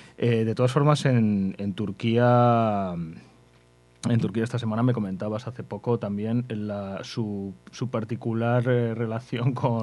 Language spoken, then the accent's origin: Spanish; Spain; born there; Yo me refería a España pues porque me toca un poquito más de cerca, ¿no? Porque es donde vivo y donde he nacido y de donde soy súbdito.